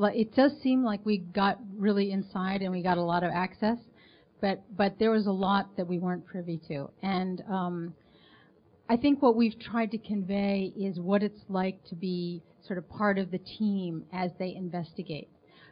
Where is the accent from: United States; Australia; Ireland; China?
United States; Well, we're American filmmakers.